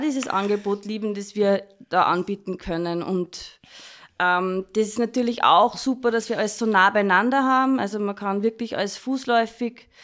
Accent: Upper Austria, Austria; accent: Upper Austrian; Entschuldigt, ich fahre immer wieder Druck in meinen oberösterreichischen Dialekt.

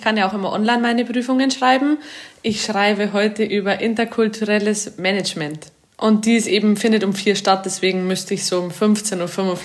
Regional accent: Amberg, Bavaria, Germany; ich bin 25 Jahre alt, ich komme aus Amberg, das ist in der Oberpfalz aus Bayern.

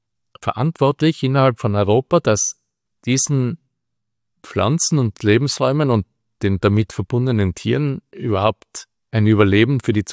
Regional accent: Tyrol, Austria; Und wir haben, was die meisten Menschen bei uns in Tirol gar nicht wissen

